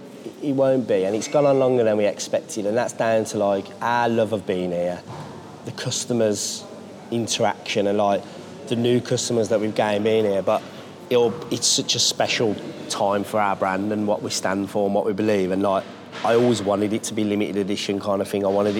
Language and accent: English; Birmingham, West Midlands, United Kingdom; I'm a Brummie